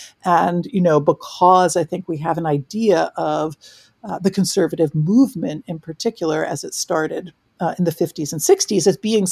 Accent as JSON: {"language": "English", "town": "Philadelphia", "region": "Pennsylvania", "country": "United States", "tie": "born or raised there", "said": "So anyway, that was my growing up around Philadelphia."}